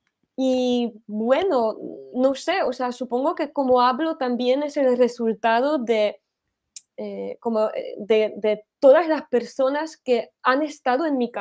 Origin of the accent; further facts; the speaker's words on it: Canary Islands, Spain; accent: Tenerife; yo tampoco pronuncio como se pronuncia en muchas partes de España. Tengo una pronunciación distinta. Entonces también es eso, ¿no? Que digamos que vengo de Tenerife.